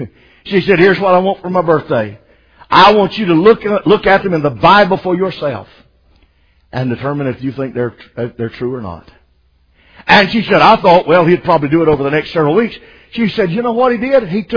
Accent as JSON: {"language": "English", "town": "Macon", "region": "Georgia", "country": "United States", "said": "And he asked me where I was from. I said, I'm from Macon, Georgia."}